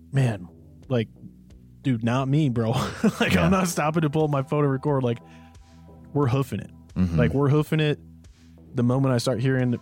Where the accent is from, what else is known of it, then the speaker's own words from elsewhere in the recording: United States; But it's just something that I think like as an American, I want people to like know about it